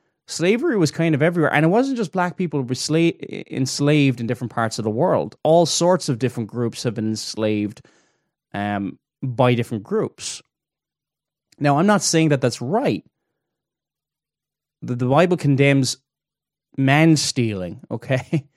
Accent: Cork, Munster, Ireland; I mean, I'm from the Republic of Ireland in Cork

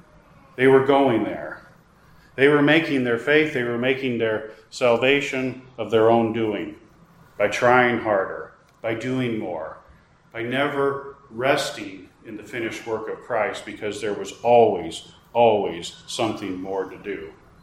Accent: United States; Now, I am an American. I have paperwork, but I really don't care for chocolate chip cookies.

